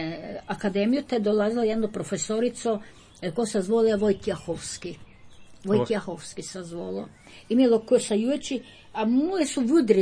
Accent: Bednja, Varaždin County, Croatia; Ja volim, ja sam vam iz Bednje.

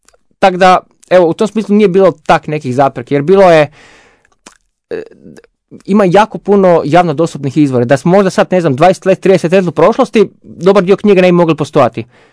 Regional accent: Varaždin, Varaždin County, Croatia; Recimo, ja sam iz Varaždina.

